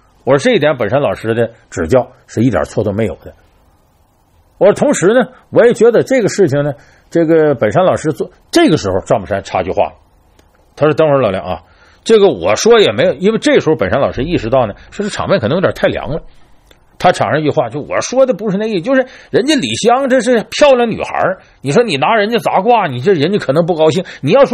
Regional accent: Northeast China, China; 当然这个呢和我是东北人有直接关系，我们打小呢接受这些四六八句的一些教育。

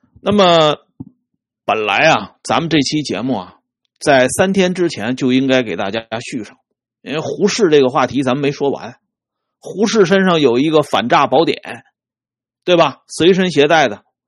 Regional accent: China; 作为我们中国人来讲都应该记住这个重要的日子

